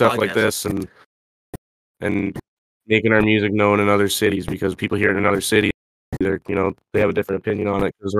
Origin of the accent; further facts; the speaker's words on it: Kenora, Ontario, Canada; We both grew up in Kenora.